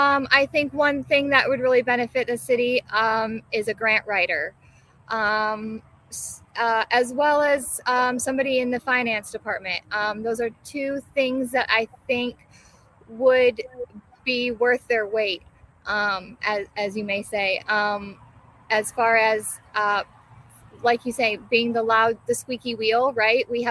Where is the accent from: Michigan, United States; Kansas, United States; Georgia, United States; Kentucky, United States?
Michigan, United States; Muskegon Heights; No, I am from Muskegon Heights.